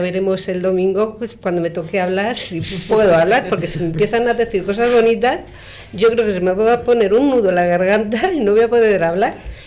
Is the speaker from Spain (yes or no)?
yes; Navaluenga, Castile and León, Spain; De Navaluenga.